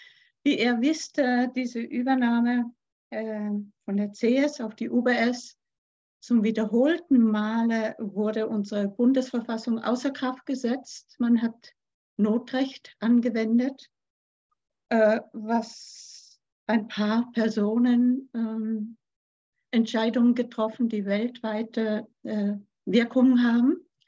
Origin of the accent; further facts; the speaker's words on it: Switzerland; ich bin ja selber Schweizer und hier geboren